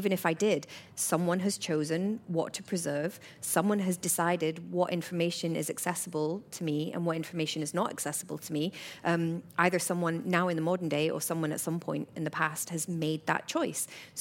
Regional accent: Glasgow, Scotland, United Kingdom; I am a big fan of haggis and black pudding, being Glaswegian.

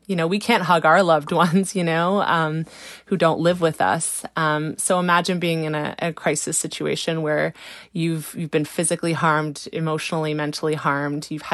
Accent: Brockville, Ontario, Canada; I grew up around Brockville. I know that area. I know that house that this happened in.

